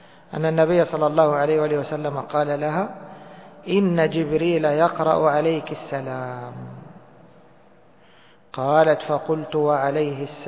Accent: Egypt; طبعا منص هذا مشهور عندنا في مصر

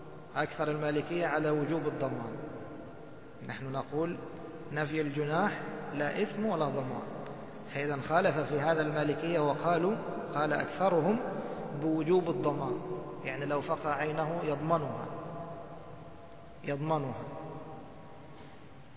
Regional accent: Egypt; موصدا يعني مثل ما بنسميه عندنا في مصر متوارب

